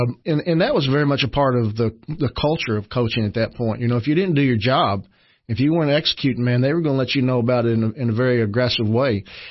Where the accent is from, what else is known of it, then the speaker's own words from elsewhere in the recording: Tompkinsville, Kentucky, United States; also born or lived in Glasgow; Spent the first year of my life there, and then my dad got his first head coaching job in Tompkinsville, Kentucky, and the family moved there, and we were there ever since.